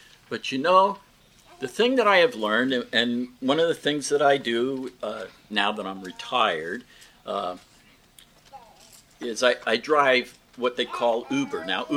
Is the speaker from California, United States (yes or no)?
yes; California, United States; also born or lived in Dorothy; I'm out from the West Coast, and my early years were here at Dorothy, and my father was transferred in sales to the West Coast. And so in 1964, we went to California, and I went through high school and college.